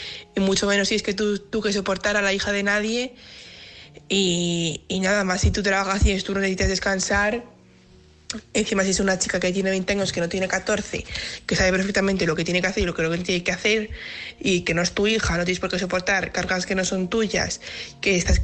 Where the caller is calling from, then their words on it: Valladolid, Castile and León, Spain; de Valladolid.